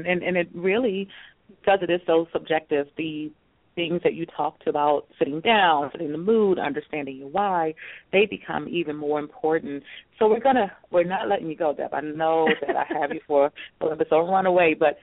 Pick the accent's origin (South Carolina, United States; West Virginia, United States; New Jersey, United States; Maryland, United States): Maryland, United States; I am from Maryland, home of the Ravens.